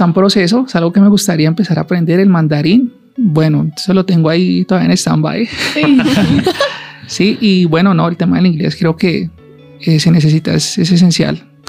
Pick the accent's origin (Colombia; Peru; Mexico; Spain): Colombia; nosotros como colombianos, somos colombianos